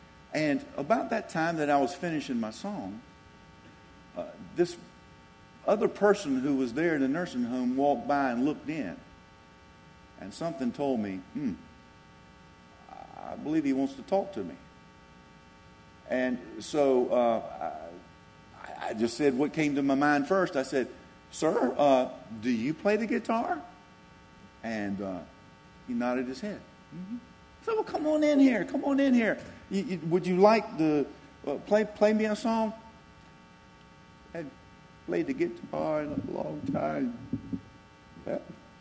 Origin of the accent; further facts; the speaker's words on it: Sanford, United States; I'm from Sanford.